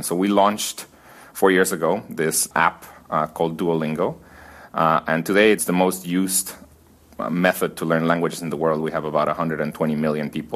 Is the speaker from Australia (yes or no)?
no; Guatemala; My views on education are very related to where I'm from. I am from Guatemala, which is a very poor country.